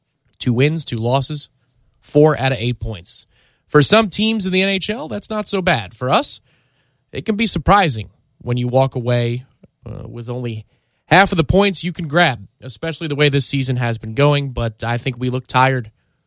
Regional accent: Tampa, Florida, United States; also born or lived in Brooklyn, United States; I mean, I'm from Brooklyn. That's where I was born. So my family's from Brooklyn. We moved down to Tampa when I was young.

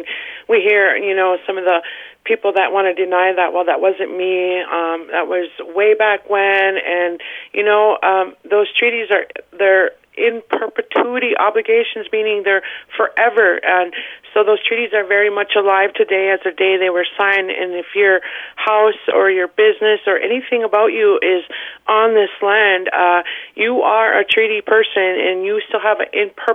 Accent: Leech Lake, Minnesota, United States; I'm actually from Leech Lake, for the new listeners out there, a tribe here in northern Minnesota, Minnesota Chippewa Tribe.

